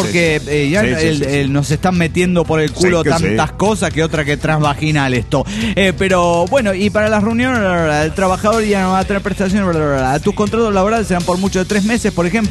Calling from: Juliaca, Puno, Peru; Exactamente desde Juliaca.

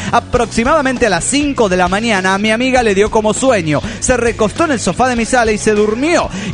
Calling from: Cochabamba, Bolivia; Hola, soy … de Cochabamba, Bolivia.

